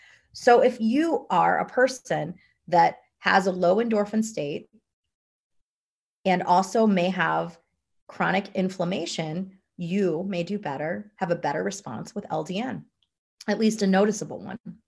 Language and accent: English; Midwest, United States; And when I think about the Chicago fire, I think about being a Midwesterner